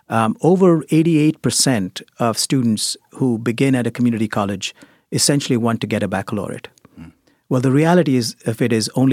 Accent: India; back when I was growing up in India, there were really only two options that were considered respectable.

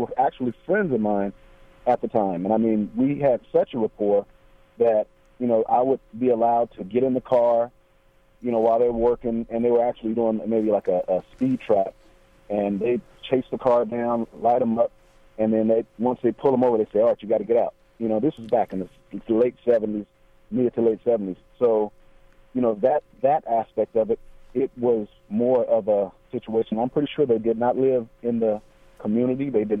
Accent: Oakland, California, United States; But growing up, I grew up in East Oakland. You know, down the street there were the pimps and the prostitutes, the drug dealers, the gangsters, the whole nine.

